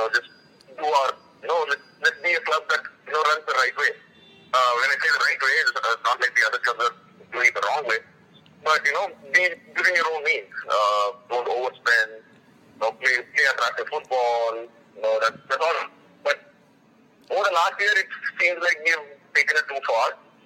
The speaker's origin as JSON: {"language": "English", "country": "India", "said": "As an Indian, you know, we all grow up watching cricket."}